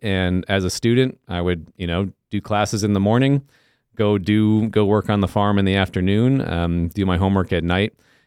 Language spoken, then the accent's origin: English; Plymouth, Minnesota, United States; also born or lived in Illinois; I grew up mostly in Plymouth, Minnesota, but when I was born, my parents were still farming in Northwest Illinois.